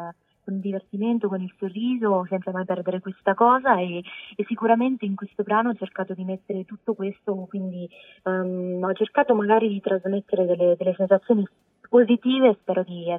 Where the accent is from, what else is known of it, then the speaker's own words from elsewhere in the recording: Marche, Italy; born there; è ovvio che sono nata qui nelle Marche